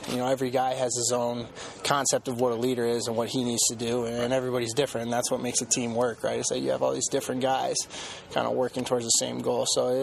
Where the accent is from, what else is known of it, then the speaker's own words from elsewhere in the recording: Iowa, United States; The fact that, you know, I grew up in Iowa didn't make it hurt more, right?